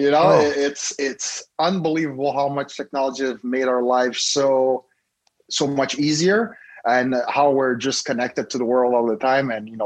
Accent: Montreal, Quebec, Canada; I'm from Montreal, Canada. Football was not big in the early 2000s, late 90s.

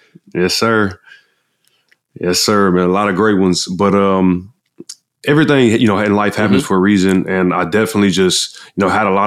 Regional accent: Galveston, Texas, United States; You know, I'm from Galveston, Texas.

